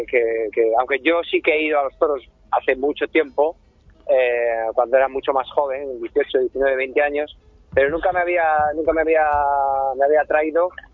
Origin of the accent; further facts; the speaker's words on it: Santander, Cantabria, Spain; moved away; yo he vivido fuera. Sí que he venido a Santander, pues lo típico, como bien venimos todos los que somos de Santander y vivimos fuera